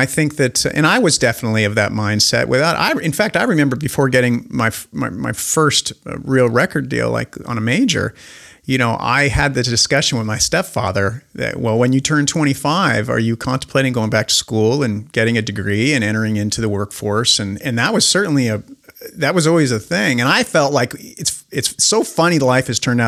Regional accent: Spokane, Washington, United States; I'm this dork from Spokane, Washington.

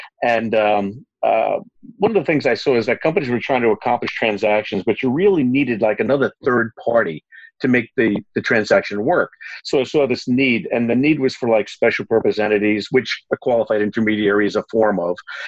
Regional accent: New York, United States; now in Philadelphia, United States; I grew up on Long Island, New York, and I used to work for a tech company up there.

